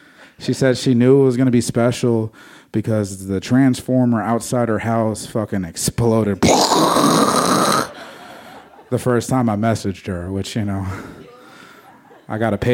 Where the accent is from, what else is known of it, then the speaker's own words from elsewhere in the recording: United States; But I'm Native American, so I feel bad